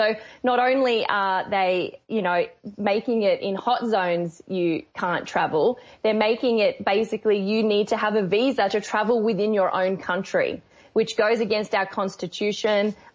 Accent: Australia; To be honest, I think we are very Australian.

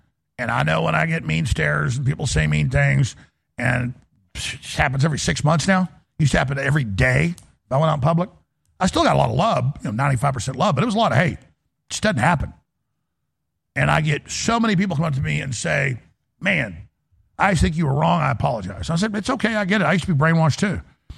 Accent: United States; And I'm just a dad. I'm just an American.

